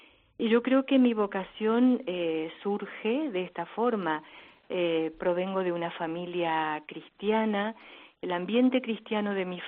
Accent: Argentina; En todo caso, soy la primera argentina, pero no la primera del otro lado del charco, sí.

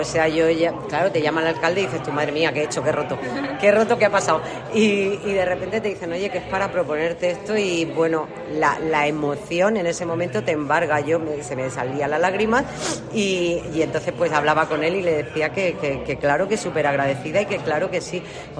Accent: Region of Murcia, Spain; compartir con la gente que viene de fuera el cómo somos los murcianos.

